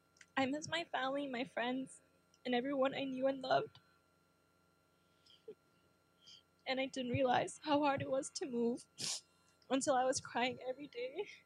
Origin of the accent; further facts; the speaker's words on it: Indonesia; I'm from Indonesia.